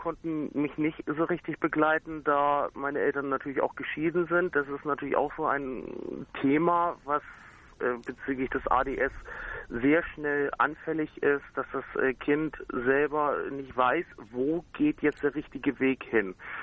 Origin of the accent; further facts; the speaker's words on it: Buchholz in der Nordheide, Lower Saxony, Germany